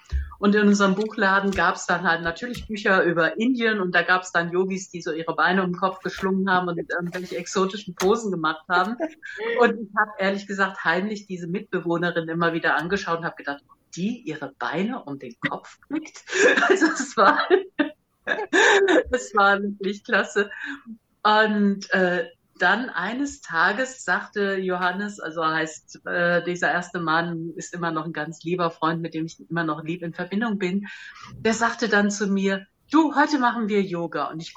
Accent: Frankfurt, Hesse, Germany; Ja, also ich bin in Frankfurt geboren. Ich bin nie weit weggekommen von Frankfurt und wohne jetzt 30 Kilometer außerhalb von Frankfurt in Richtung Nordosten. Mein Ort heißt Bruchköbel.

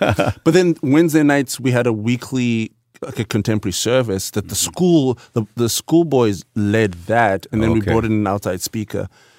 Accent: Bulawayo, Zimbabwe; English is a second language; I'm from the Ndebele tribe, which originally is from Durban, South Africa, and we live in the second largest city, Bulawayo, which actually means the city of kings.

